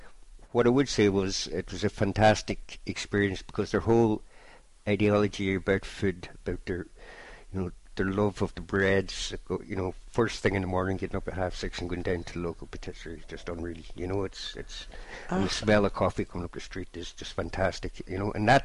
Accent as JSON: {"language": "English", "town": "Killybegs", "region": "County Donegal", "country": "Ireland", "said": "Obviously we're from Killybegs, and Killybegs just down the road from the restaurant"}